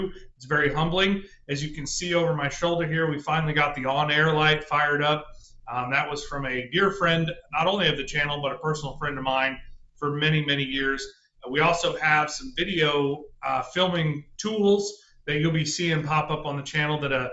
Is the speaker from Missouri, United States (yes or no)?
yes; Joplin, Missouri, United States; also born or lived in Michigan / Indiana; I'm from the Joplin area, so I'm a local from, you know, Southwest Missouri. I did spend some time growing up in the southern part of Michigan and the northern part of Indiana.